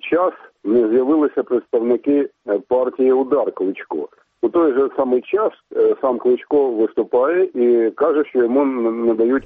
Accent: Kharkiv, Kharkiv Oblast, Ukraine; я з Харкова.

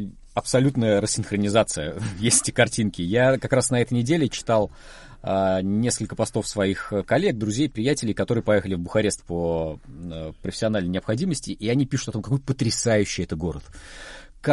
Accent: Russia; Потому что я человек из России, в России выросший, и большую часть своей жизни там провел

